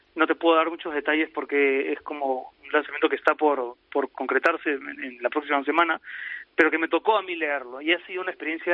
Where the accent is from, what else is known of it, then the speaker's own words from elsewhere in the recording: Lima, Peru; now in Madrid, Spain; Yo vivo en Madrid hace 4 años, pero vengo de Lima